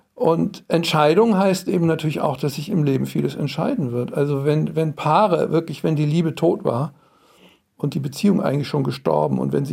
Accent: Germany; now in Austria; Und ich lebe in Österreich als Deutscher seit vielen Jahren

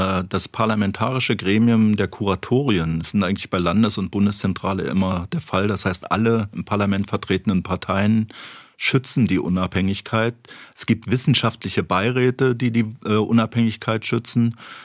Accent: East Germany, Germany; dass ich als gebürtiger Ostdeutscher das Du gewohnt bin. Jeder hat sich geduzt im Osten

